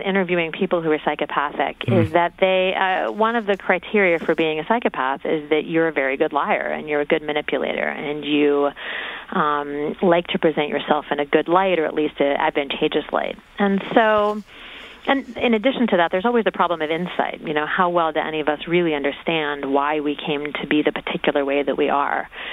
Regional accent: Tacoma, Washington, United States; he and a number of other serial killers are from my hometown of Tacoma, Washington.

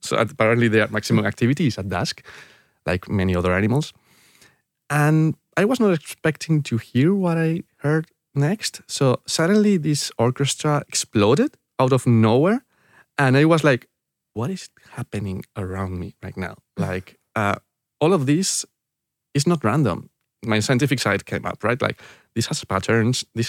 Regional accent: Spain; My hometown is like 1 hour away from Madrid. It's near the mountains.

